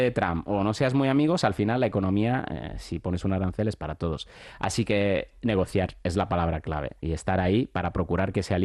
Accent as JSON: {"language": "Spanish", "country": "Italy", "said": "también te digo, como italiano también"}